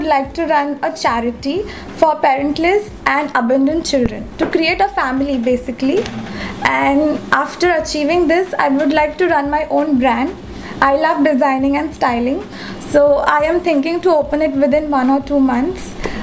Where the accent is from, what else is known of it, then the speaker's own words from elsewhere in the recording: Mumbai, Maharashtra, India; I am born and raised in Mumbai